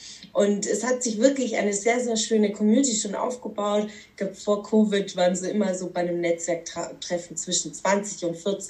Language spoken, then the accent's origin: German; Baden-Württemberg, Germany; now in Karlsruhe, Germany; auch wenn ich nicht gebürtig jetzt aus dieser Ecke bin. Ich bin eigentlich Schwäbin, bin zugezogene Karlsruherin seit 10 Jahren, aber ich mag diese Region unglaublich gerne.